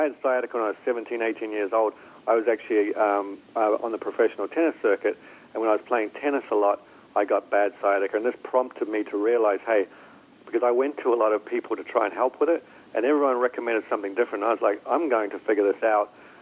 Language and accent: English; New Zealand; I'm from New Zealand, and New Zealanders are called Kiwis, and Kiwis are pretty crazy.